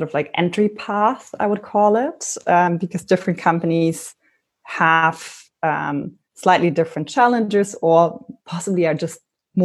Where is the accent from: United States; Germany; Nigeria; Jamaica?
Germany; Berlin; I'm originally from Berlin.